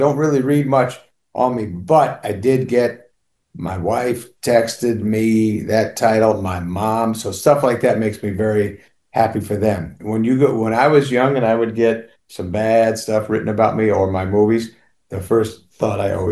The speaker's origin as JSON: {"language": "English", "region": "New Hampshire", "country": "United States", "tie": "born or raised there", "said": "I grew up in New Hampshire with a lot of Irish kids."}